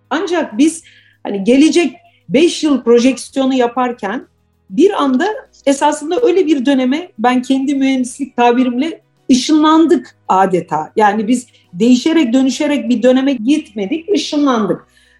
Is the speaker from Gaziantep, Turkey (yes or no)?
no; Antakya, Hatay, Turkey; born there; farklı kültürlerin buluşma noktası olan Antakya'da doğdum. O yüzden büyük masaların olduğu sosyal ortamların içerisinde büyüdüm.